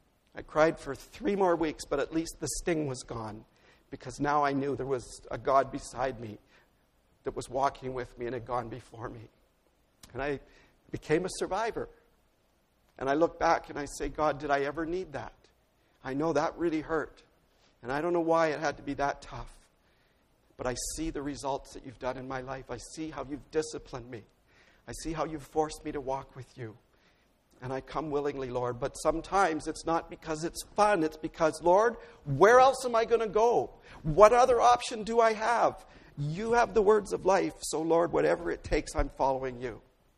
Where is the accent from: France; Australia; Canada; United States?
Canada; Hamilton, Ontario; when I grew up in Hamilton, we were very close to the Niagara Fruit Belt.